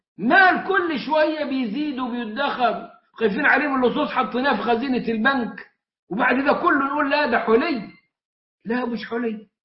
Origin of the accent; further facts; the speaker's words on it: Egypt; now in Turkey; أموال عندنا في مصر بالجنيه